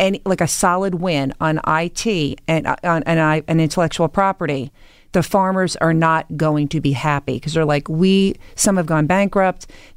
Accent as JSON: {"language": "English", "town": "Holbrook", "region": "New York", "country": "United States", "lives_now": "West Milford, United States", "said": "I'm from Long Island. Yeah, I'm from Holbrook."}